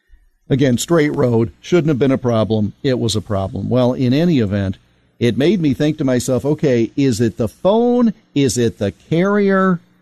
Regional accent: Iowa, United States; I was born in Iowa, raised in Iowa. I have lived in this state my entire life.

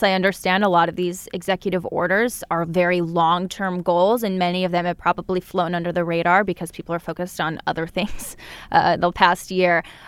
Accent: Utah, United States; now in California, United States; I came from Utah, and anytime there's a huge wildfire here in California, a day or two later, there's the smog

